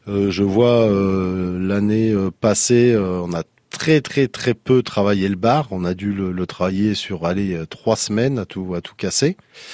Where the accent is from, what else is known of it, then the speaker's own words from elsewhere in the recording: La Rochelle, Nouvelle-Aquitaine, France; est-ce que vous pouvez me citer 5 espèces de poissons qu'on a chez nous à La Rochelle?